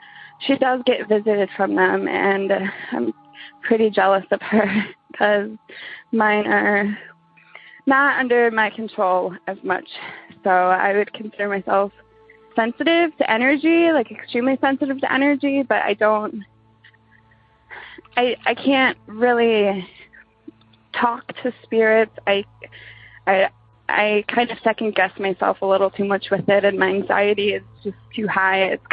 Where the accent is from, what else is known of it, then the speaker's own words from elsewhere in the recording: Wisconsin, United States; Hi, guys. … I'm from Wisconsin.